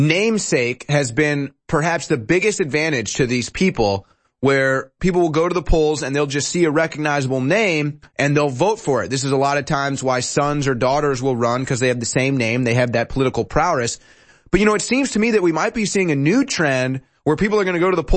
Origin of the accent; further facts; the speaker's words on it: Missouri, United States; my home country of Missouri